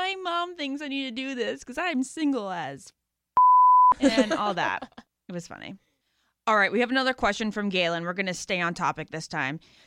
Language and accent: English; Great Falls, Virginia, United States; I went to the Great Falls Falls because I'm from Great Falls, Virginia.